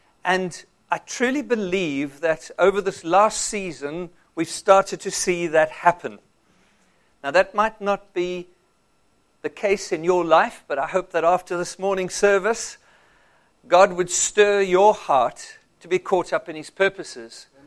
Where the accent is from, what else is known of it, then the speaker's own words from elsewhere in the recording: South Africa; now in Dubai, United Arab Emirates; I'm not an Arab. I come from South Africa. I have been there all my life.